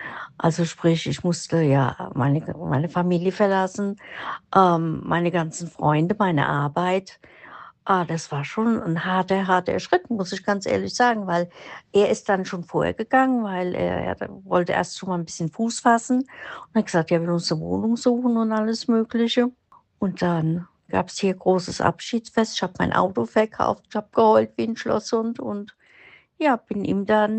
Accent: Mainz, Rhineland-Palatinate, Germany; moved away; Ich bin doch auch aus Mainz.

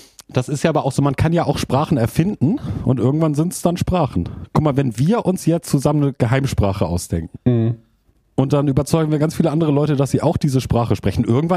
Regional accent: Hamburg, Germany; Ich bin ja im Hamburger Grindelviertel aufgewachsen. Das ist ja so in der Nähe der Universität.

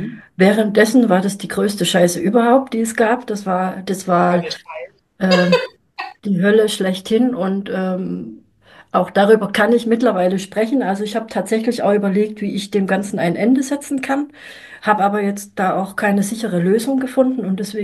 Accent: Germany; Wir sind ja nicht nur in der DDR gemeinsam aufgewachsen, wir haben auch einen Burnout erlebt, jeder für sich.

